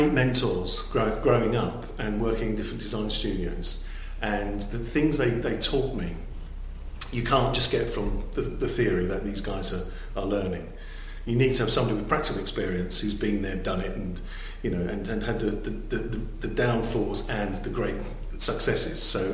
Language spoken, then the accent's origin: English; London, United Kingdom; now in Colchester, United Kingdom; I was born and bred in London and spent many years in London and came to Colchester about 12, 13 years ago.